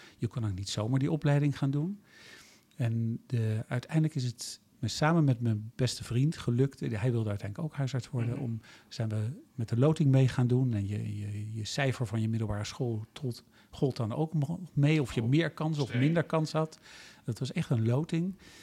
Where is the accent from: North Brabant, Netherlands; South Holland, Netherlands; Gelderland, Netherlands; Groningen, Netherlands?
South Holland, Netherlands; The Hague; Maar ik kom oorspronkelijk uit Den Haag.